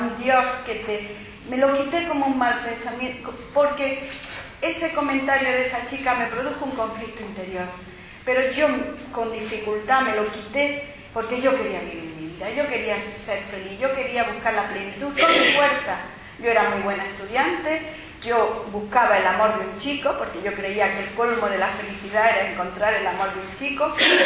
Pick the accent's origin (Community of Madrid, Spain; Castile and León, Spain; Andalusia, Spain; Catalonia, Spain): Andalusia, Spain; Cazorla; Yo me acuerdo que de pequeña en Cazorla había siempre un cuadro de honor en mi colegio